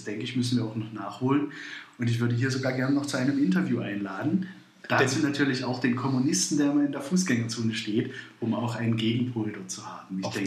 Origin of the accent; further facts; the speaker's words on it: Thuringia, Germany; Das können wir als Thüringer natürlich selbst nur leiten an der Stelle.